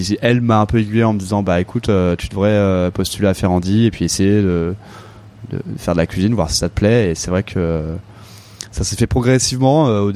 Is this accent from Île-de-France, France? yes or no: yes; Avon, Île-de-France, France; J'ai grandi en Seine-et-Marne, à Avon, donc dans le sud de la Seine-et-Marne, dans la forêt de Fontainebleau, dans une petite ville.